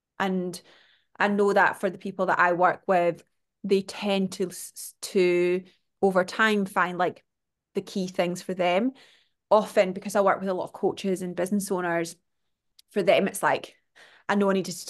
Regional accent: Scotland, United Kingdom; accent: Scottish; I realize me saying it, my Scottish accent is like buffets.

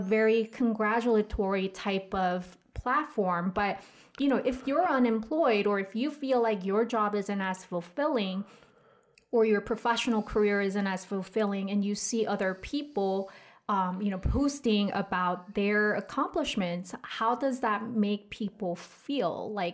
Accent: South Korea; growing up in Korea and people not really liking, I mean, to put it bluntly, arrogance, right?

